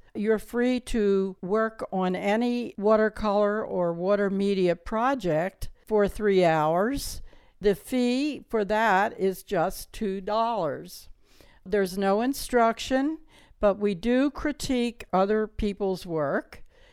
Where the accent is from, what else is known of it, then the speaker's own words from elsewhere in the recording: Pennsylvania, United States; moved away; I grew up in Montgomery County near Valley Forge. That was great fun. Later on, I moved to Southern California